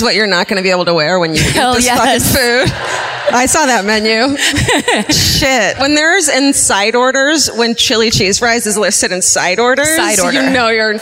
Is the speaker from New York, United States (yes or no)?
no; Los Angeles, California, United States; because we're from Los Angeles, where like everything is fucking gluten-free and vegan